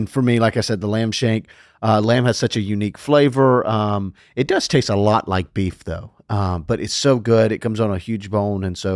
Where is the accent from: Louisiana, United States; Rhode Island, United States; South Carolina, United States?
Louisiana, United States; Look, I'm a Cajun boy.